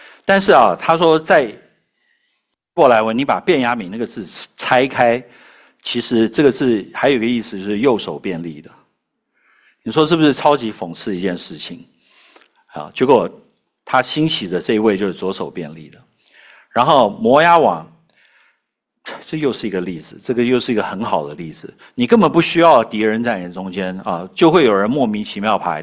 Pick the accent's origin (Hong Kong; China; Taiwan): Taiwan; 我们小时候在台湾，那我想不知道在中国大陆可能也是一样